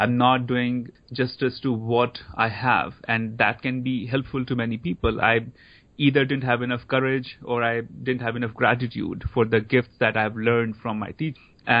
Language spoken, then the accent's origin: English; Dharamsala, Himachal Pradesh, India; I grew up in India, so I went to Catholic school in India. So I had experience of Krishna in my home, experience of Jesus Christ in the school. India is a diverse land, so I also grew up in a town where Dalai Lama lives.